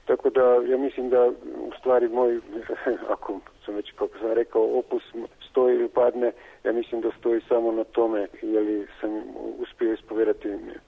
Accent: Murska Sobota, Mura, Slovenia; a u Mursku Sobotu, u moj rodni grad, manje od 10

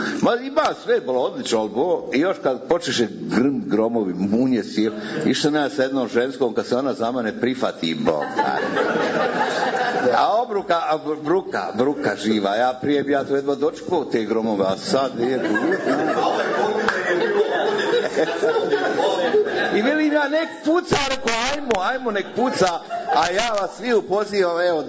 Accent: Bosnia & Herzegovina; Tu se kao mi razlikujemo, ovi kao mi Bosanci, ovi glupi Bosanci, tako dalje, kako sve nas zovu.

